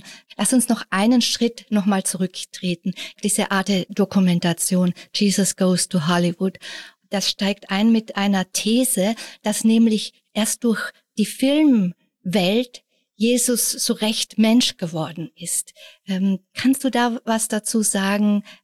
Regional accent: Austria; Also ich bin in einem Dorf aufgewachsen in Österreich, also Kirche war präsent, aber in meiner Familie, da war das nicht, also ich bin nicht fromm aufgewachsen.

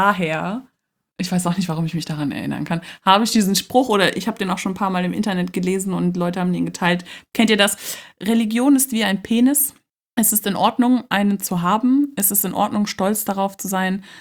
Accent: Cologne, North Rhine-Westphalia, Germany; Ich komme aus Köln

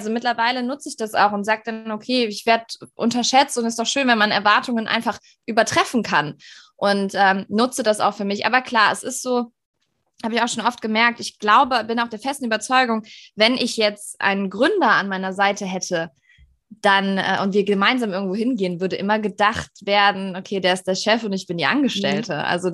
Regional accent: Rhineland, Germany; also ich bin Rheinländerin und habe auch dieses Gemüt.

